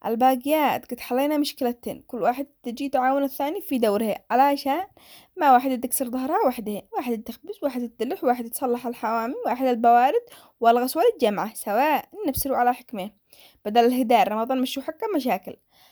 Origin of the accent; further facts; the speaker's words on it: Yemen; هذا حال معظم الرجال عندنا في اليمن